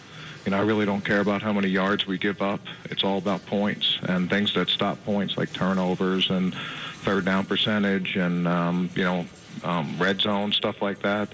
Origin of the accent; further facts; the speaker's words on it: Baltimore, Maryland, United States; I grew up in Baltimore, so I've been missing my tasty cakes.